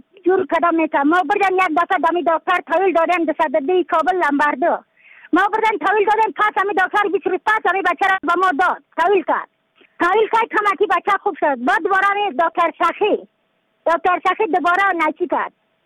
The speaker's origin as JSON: {"language": "Persian", "region": "Badakhshan", "country": "Afghanistan", "said": "از بدخشان هستم، مرکز بدخشان، ولسوالی اقلی پایان"}